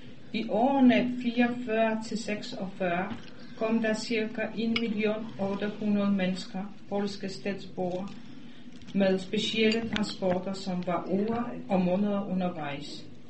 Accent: Poland; Danish is a second language; now in Denmark; Jeg kommer fra Polen. Jeg er kommet som flygtning i 1974 til Danmark.

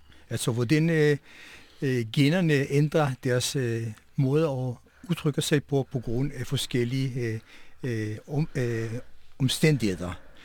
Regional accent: Israel; Danish is a second language; now in Denmark; i kibbutzen, hvor jeg voksede op

